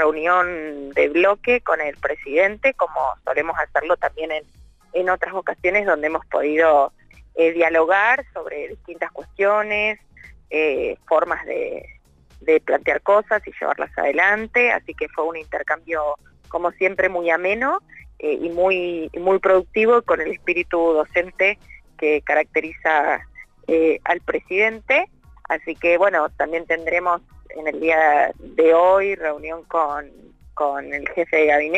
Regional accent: Argentina; pero también como una argentina más.

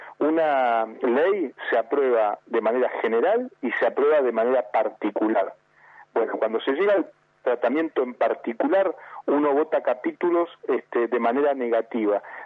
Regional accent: Neuquén, Argentina; Soy neuquino, nacido y criado en la ciudad de Neuquén. Vivo en el barrio Don Bosco. Gracias a Dios sigo viviendo en el mismo barrio donde nací, donde me crié

